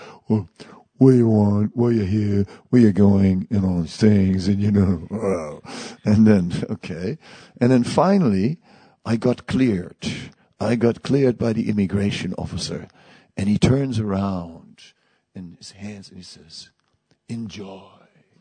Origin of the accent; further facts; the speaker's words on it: Amsterdam, North Holland, Netherlands; and I know because I'm from Amsterdam. So, what can I say?